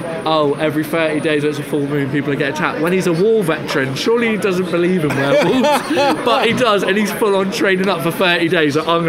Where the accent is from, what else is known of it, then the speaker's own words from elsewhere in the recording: South West England, United Kingdom; Exmoor. That's on my doorstep. I'm from North Devon.